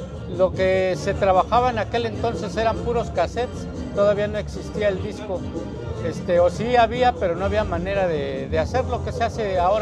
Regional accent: Veracruz, Mexico; moved away; Y sí, yo vine de Veracruz, pero antes de los 80s.

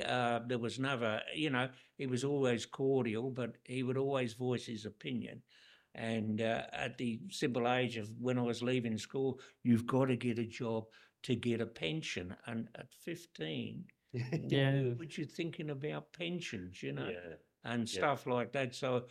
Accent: London, United Kingdom; First off, I was born in Southeast London

